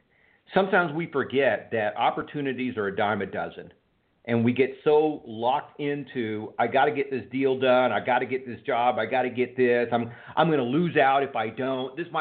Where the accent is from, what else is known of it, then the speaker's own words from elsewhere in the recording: Texas, United States; And you know, what's interesting is I'm from Texas